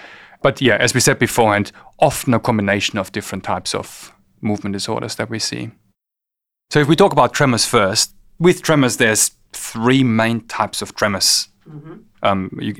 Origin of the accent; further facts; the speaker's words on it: Germany; accent: German; English is a second language; moved away as an adult; now in Brisbane, Australia; As you might have realized from my accent, unless they fix it up, I'm German. But grew up in Germany and fell in love with a lovely Kiwi girl who tried to drag me to New Zealand via England. We kind of got stuck here.